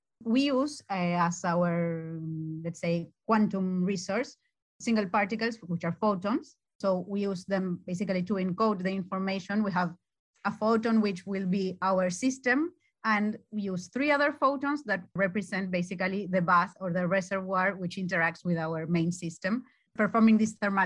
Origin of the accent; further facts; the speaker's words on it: Argentina; English is a second language; moved away as an adult; now in Turin, Italy; I am a postdoc student here at Italy. I'm actually from Argentina, and I've been working for the past 2 years here with the group at INRIM in Torino.